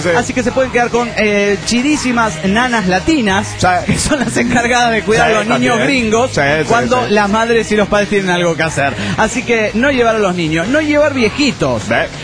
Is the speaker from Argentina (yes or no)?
yes; Olavarría, Buenos Aires Province, Argentina; soy de Olavarría, de Buenos Aires, de Argentina, de Sudamérica.